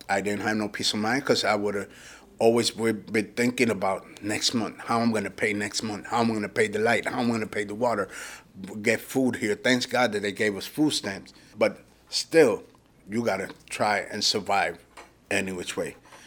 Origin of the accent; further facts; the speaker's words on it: Toa Baja, Puerto Rico; I come from Puerto Rico, and my place of origin is Toabaja, where the eye of the hurricane went through.